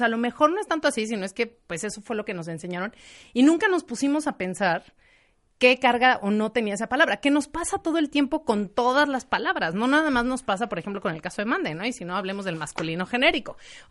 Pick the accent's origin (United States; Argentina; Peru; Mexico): Mexico; quienes somos de México